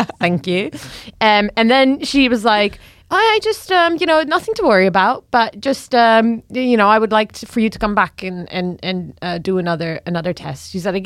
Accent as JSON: {"language": "English", "town": "Amsterdam", "region": "North Holland", "country": "Netherlands", "said": "I was like, oh my God, I'm from Amsterdam."}